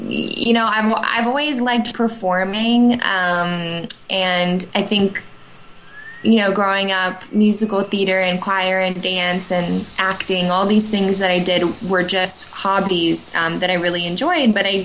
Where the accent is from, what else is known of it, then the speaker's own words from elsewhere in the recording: Arizona, United States; now in Austin, United States; I'm from Arizona, so I haven't really lived in Austin for very long. I've been here for about a year and a half.